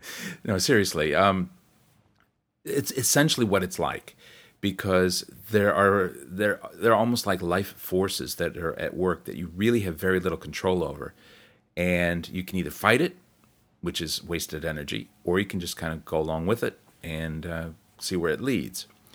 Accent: New Zealand; although I am a New Zealander, I'm also from somewhere else, that I'm also of another land.

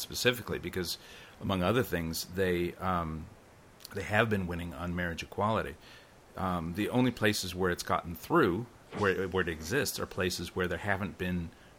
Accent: Illinois, United States; I grew up in Illinois, which was the second state to repeal its sodomy laws.

